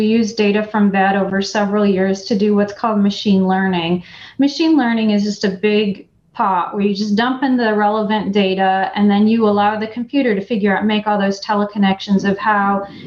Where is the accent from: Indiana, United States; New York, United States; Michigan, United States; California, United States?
Michigan, United States; I've rarely seen snowflakes this big, and I grew up in Michigan.